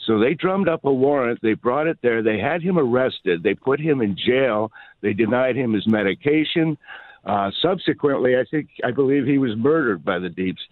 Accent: Chicago, Illinois, United States; I grew up in Chicago, and I was a big fan of your dad. Grew up on Walter Jacobson and Bill Curtis. Went to Carl Sandburg High School.

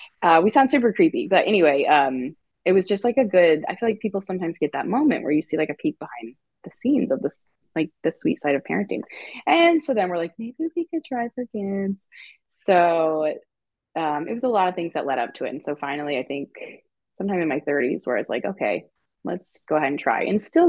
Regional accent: Nebraska, United States; probably because I'm from Nebraska.

